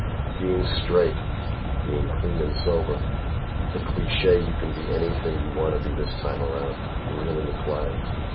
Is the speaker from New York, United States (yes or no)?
yes; New York City, New York, United States; I grew up in the Bronx, New York City. I don't know if you'd call it lower middle class or upper lower class. A very functional Jewish household.